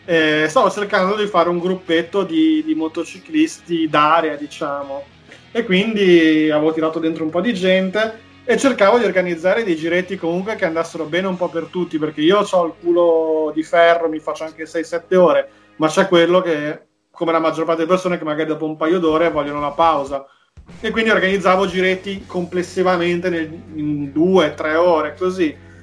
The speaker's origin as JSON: {"language": "Italian", "town": "Bolzano", "region": "Trentino-Alto Adige", "country": "Italy", "lives_now": "Milan, Italy", "said": "per me che vengo dai monti, cioè, da dove vengo io, cioè da Bolzano."}